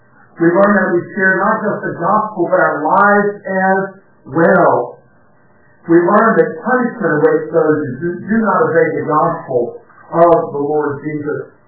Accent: North Carolina, United States; I grew up in North Carolina, and when I grew up in North Carolina, television was in its infancy.

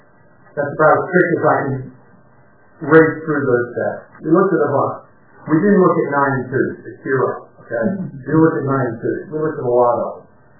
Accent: North Carolina, United States; I grew up in North Carolina, and when I grew up in North Carolina, television was in its infancy.

